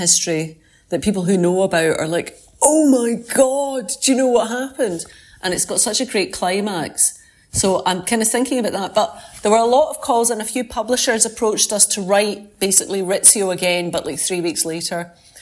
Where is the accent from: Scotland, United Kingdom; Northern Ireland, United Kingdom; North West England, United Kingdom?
Scotland, United Kingdom; I'm a Scottish lawyer.